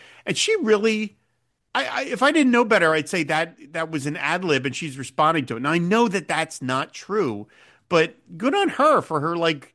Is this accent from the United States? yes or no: no; Ireland; We're both Irish